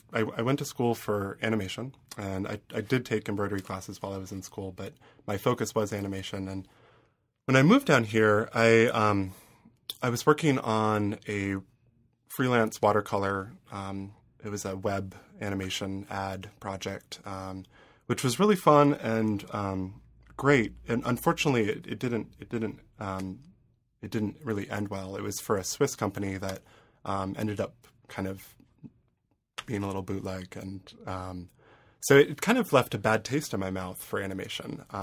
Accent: Hartford, Connecticut, United States; moved away as an adult; also born or lived in Providence; now in Atlanta, United States; I grew up in Hartford, Connecticut, and I lived there until going to school in Providence, Rhode Island. And then after graduating, I moved down here.

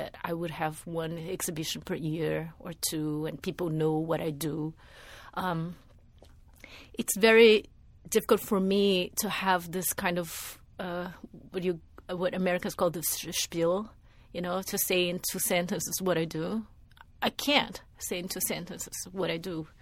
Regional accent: Brazil; now in Atlanta, United States; Yes, I grew up in Brazil. I was born and grew up in Brazil. My family is already a family of immigrants, as probably 90% of Brazilians are. I'm mixed. I belong to different cultures already.

